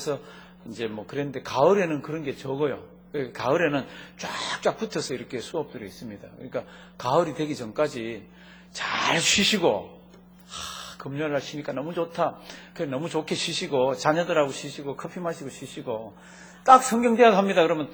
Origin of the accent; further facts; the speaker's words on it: Cheolsan County, North Pyongan, North Korea; 이북에 저는 이북 사람 피를 타고났습니다. 제 고향은 평안북도 철산군 백양면 단돌이 이렇게 돼 있습니다.